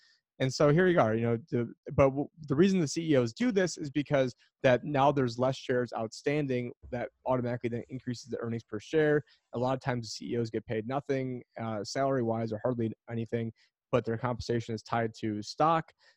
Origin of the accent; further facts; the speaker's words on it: United States; I'm American